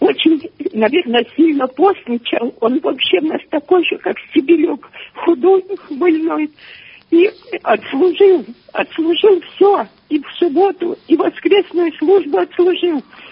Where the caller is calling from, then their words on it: Krasnodar, Krasnodar Krai, Russia; я из Краснодара звоню.